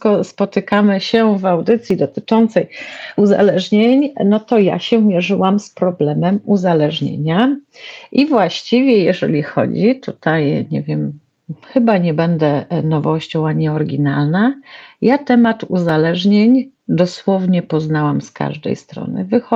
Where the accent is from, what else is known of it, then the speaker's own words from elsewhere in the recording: Warsaw, Masovian Voivodeship, Poland; Mieszkam, pochodzę, urodziłam się w Warszawie, natomiast na Podlasiu są moje korzenie, moi rodzice pochodzą z okolic Białegostoku, Łap